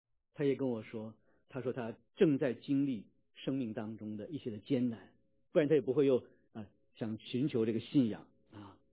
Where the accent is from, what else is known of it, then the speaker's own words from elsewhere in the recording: China; 我来自中国，在无神论，也是在无神论的背景当中啊